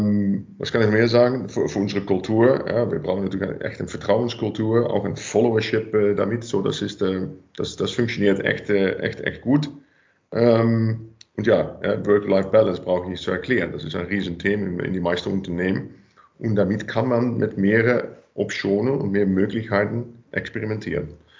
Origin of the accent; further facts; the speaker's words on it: Netherlands; German is a second language; ich komme aus Holland, by the way, da gibt es unglaublich viel Zeit, Teilzeit